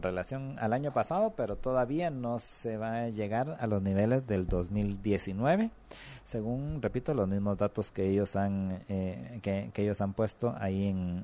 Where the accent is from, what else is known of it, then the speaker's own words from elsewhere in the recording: Retalhuleu, Guatemala; En Retaluleu, allá en mi tierra, es donde está el 73 casos.